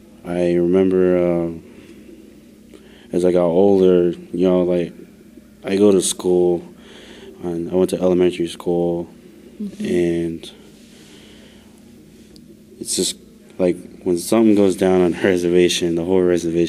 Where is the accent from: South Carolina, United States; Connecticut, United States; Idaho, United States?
Idaho, United States; Lapwai; I'm Nespers, I'm from Lapway, Idaho. Growing up, you know, I grew up in a domestic violent home.